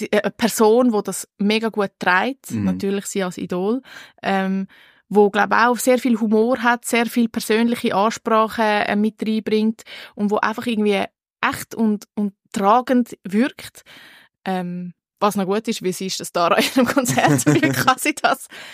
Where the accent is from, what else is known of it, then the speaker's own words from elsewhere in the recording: Switzerland; Bei uns in der Schweiz kommt er auch ins Kino, erst im 24.